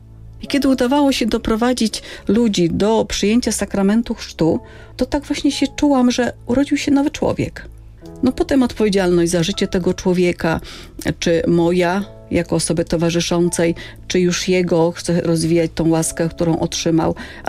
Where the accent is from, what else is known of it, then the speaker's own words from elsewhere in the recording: northern Poland, Poland; moje rodzinne miasteczko na północy Polski, nad jeziorami, także z dzieciństwa latem pływanie w jeziorze, zimą jazda na łyżwach.